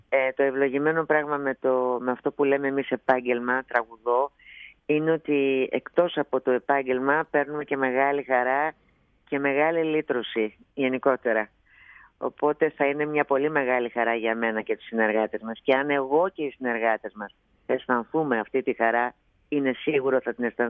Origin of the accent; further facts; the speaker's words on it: Athens, Attica, Greece; Δεν μεγάλωσα απλώς, γεννήθηκα στην Πλάκα.